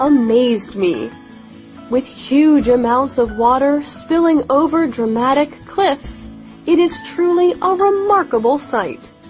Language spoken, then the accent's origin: English; Canada; I visited Niagara Falls in my home country of Canada a few years ago.